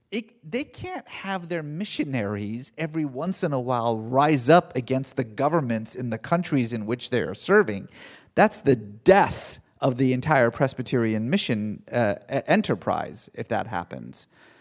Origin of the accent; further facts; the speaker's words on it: Iran; When I was a kid growing up in Iran, there were schools and streets named after